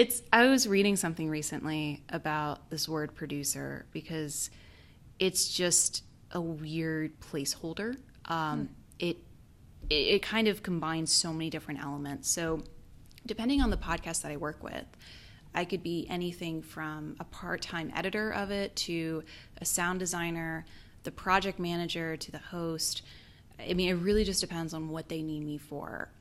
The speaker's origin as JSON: {"language": "English", "town": "Charleston", "region": "West Virginia", "country": "United States", "tie": "born or raised there", "lives_now": "Charlotte, United States", "said": "I am from Charleston, West Virginia, born and raised there"}